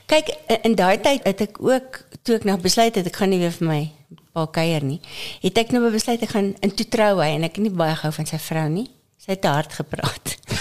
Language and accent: Afrikaans; Nigel, Gauteng, South Africa; born there; Wel, ek is gebore in 1952 in Nigel.